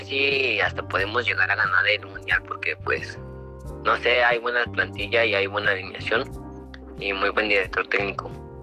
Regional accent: Toluca, State of Mexico, Mexico; yo soy de Toluca y siento que es bonito apoyar al equipo de donde vivo.

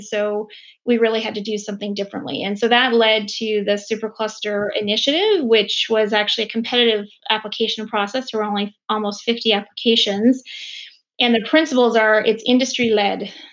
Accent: Ottawa, Ontario, Canada; I actually grew up in Ontario. My mother is from Nova Scotia. My father is from Sault Ste. Marie, and we grew up in Ottawa. So I say I'm definitely Canadian, a little bit from all over, and I'm married to a Newfoundlander.

